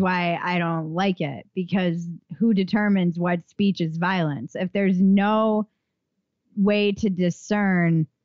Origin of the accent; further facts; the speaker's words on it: East Coast, United States; I come from the East Coast